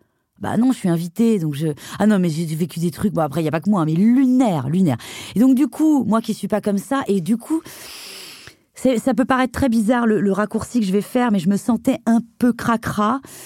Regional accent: Brittany, France; Et comme je suis bretonne, je sais pas, ça m'a reconnectée à moi-même

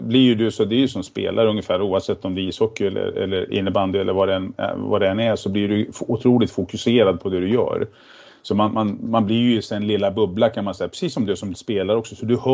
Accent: Järna, Stockholm County, Sweden; Jag är ju född och uppvuxen ute i Järna

